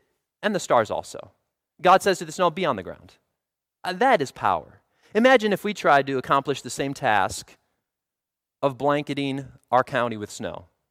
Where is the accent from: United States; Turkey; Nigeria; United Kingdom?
United States; Illinois; I think of shoveling snow off of our driveway where I grew up outside of Chicago.